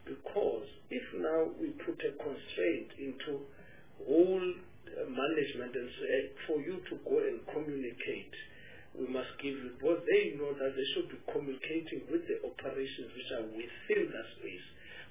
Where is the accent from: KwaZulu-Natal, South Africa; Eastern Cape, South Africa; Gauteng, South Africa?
Eastern Cape, South Africa; Even I know, I'm from the Eastern Cape, that a mother between 0 and 7 days, a father can't even go inside that room because it's where the mother is.